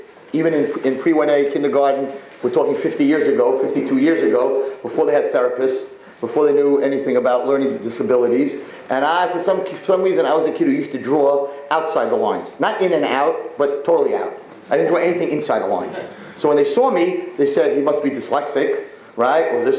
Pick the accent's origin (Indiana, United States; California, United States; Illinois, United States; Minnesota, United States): Indiana, United States; Muncie; So I grew up in Muncie.